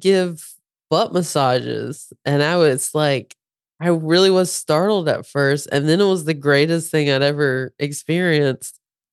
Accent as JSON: {"language": "English", "region": "the South", "country": "United States", "accent": "Southern", "lives_now": "Los Angeles, United States", "said": "I can't even get rid of my Southern accent. I've been in LA 21 years."}